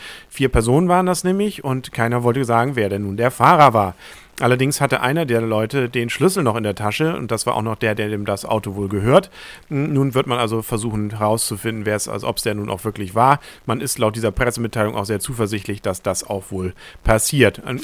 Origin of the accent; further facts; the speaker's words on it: Kiel, Schleswig-Holstein, Germany; wie intelligent sind wir Kieler wirklich